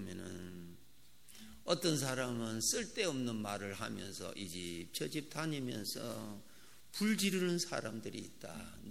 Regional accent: South Korea; 나는 죽겠다고, 우리 한국 사람은 죽겠다는 소리 잘하는데

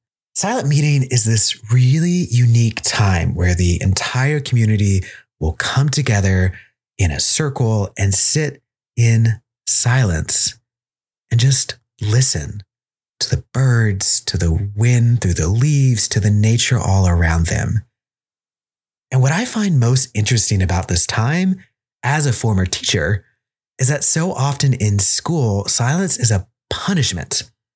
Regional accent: Texas, United States; I was never a camper. I grew up in Texas, didn't really know that this sort of camp existed.

